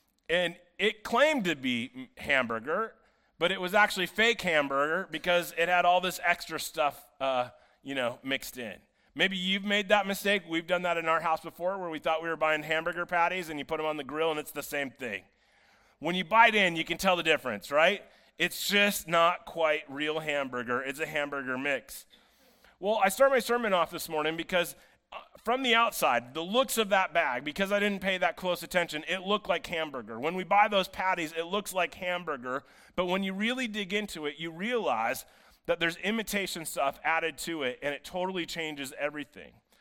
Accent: Iowa, United States; I grew up in Iowa. I like meat, you know.

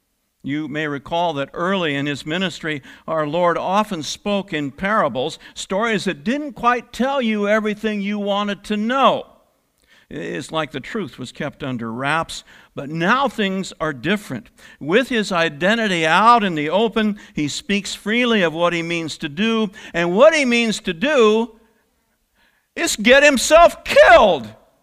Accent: Oregon, United States; I grew up in Central Oregon, in a town that was not especially religious.

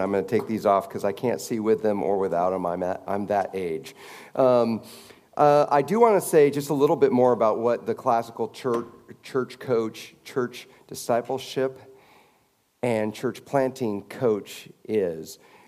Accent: Lynden, Washington, United States; on Birch Bay Linden Road, where I grew up. I grew up in Linden, Washington

